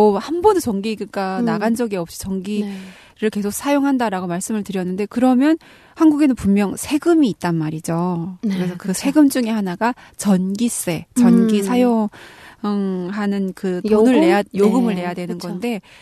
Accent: North Korea; now in South Korea; 이렇게, 와, 내가 이제 한국 사람이 다 됐구나. 그런 생각이잖아요. 왜냐면 북한에서 정전은 너무 일상이었는데.

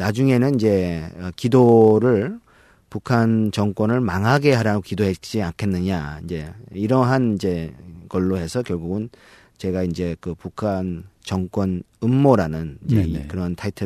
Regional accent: Seoul, South Korea; born there; 네, 제가 대한민국 서울에서 태어났고요.

